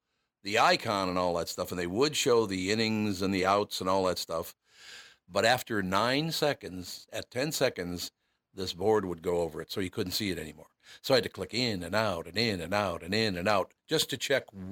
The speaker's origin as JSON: {"language": "English", "town": "Minneapolis", "region": "Minnesota", "country": "United States", "said": "Those, and I'm not making that up just because I'm from Minneapolis, St. Paul."}